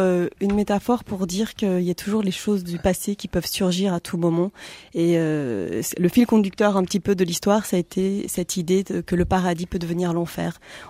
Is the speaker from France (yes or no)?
no; Mexico; moved away; Effectivement, moi j'ai passé mon enfance au Mexique. J'ai une partie de ma famille qui est mexicaine.